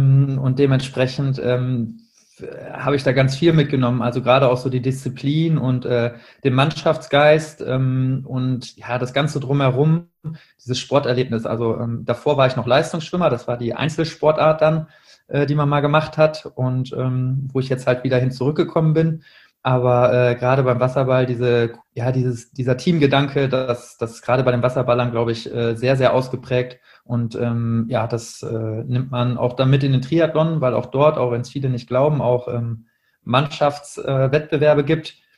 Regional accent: Münster, North Rhine-Westphalia, Germany; Ich komme ursprünglich aus Münster. Bin dort aufgewachsen bis zum Abitur

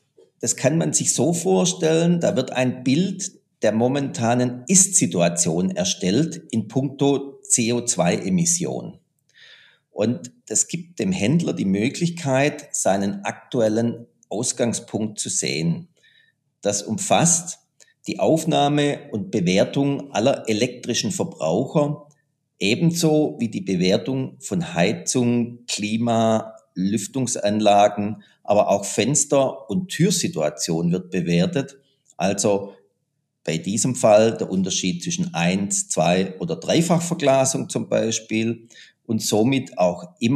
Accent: Baden-Württemberg, Germany; man hört es am Dialekt schon so ein kleines bisschen. Ich komme aus den Südstaaten, aus Baden-Württemberg.

